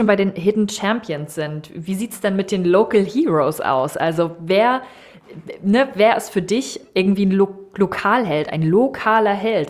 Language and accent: German; Greifswald, Mecklenburg-Vorpommern, Germany; also born or lived in France / Saarbrücken / Stuttgart; Ich bin auch gebürtig aus der Region, ich bin gebürtiges Küstenkind, in Greifswald aufgewachsen und dann hat es mich erstmal so ein bisschen weggezogen aus MV in die, naja, kleine, große Welt über Frankreich nach Saarbrücken und Stuttgart